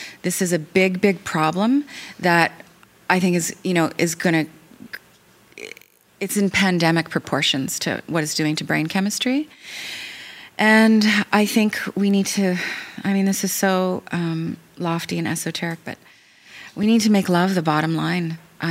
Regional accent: Canada; And because I'm Canadian.

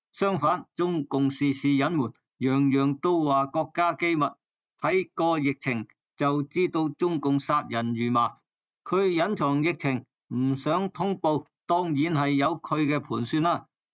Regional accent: Guangdong, China; 即是我们广东人的一句说话

